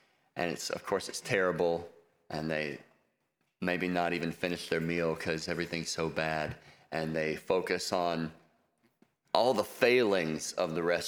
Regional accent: North Carolina, United States; also born or lived in Texas; I was born in Texas. I don't remember much about the place, but we moved to North Carolina when I was 18 months old.

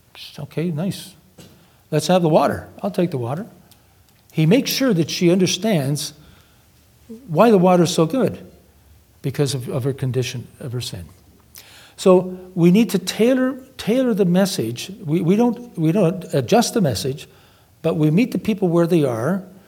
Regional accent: Canada; now in Limerick, Ireland; I'm a Christian from Canada, now living in Limerick.

